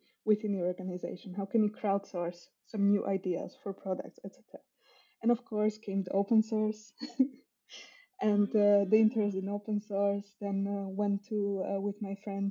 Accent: Slovakia; now in Denmark; So I'm from Slovakia, and I ended up in Denmark.

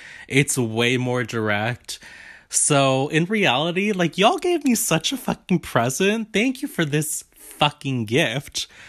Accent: United Kingdom; But, like, being white, being British, being young, it all fucking worked.

